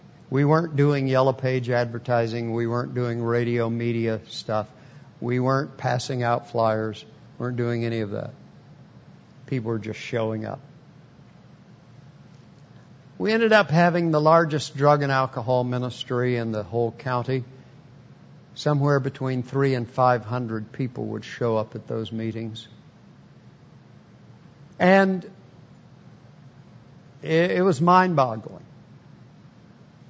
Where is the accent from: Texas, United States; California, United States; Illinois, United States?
Texas, United States; also born or lived in Oklahoma; I'm a Southern boy. I was raised in Texas and Oklahoma. Pastored in the Deep South.